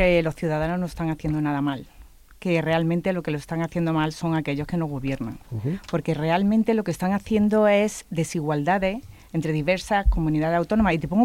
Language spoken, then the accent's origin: Spanish; Granada, Andalusia, Spain; Yo soy de Granada